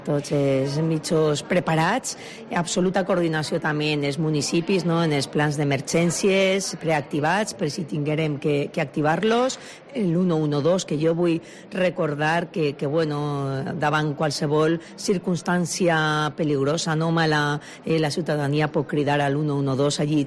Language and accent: Catalan; Onda, Valencian Community, Spain; Es nota que soc més d'Onda.